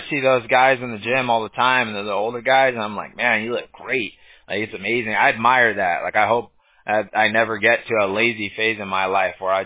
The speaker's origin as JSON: {"language": "English", "town": "Huntington Beach", "region": "California", "country": "United States", "tie": "born or raised there", "said": "Yeah, so my mom's a Garden Grove native, and I grew up in Huntington Beach, off Beach Boulevard, actually, in Warner, by that skyscraper."}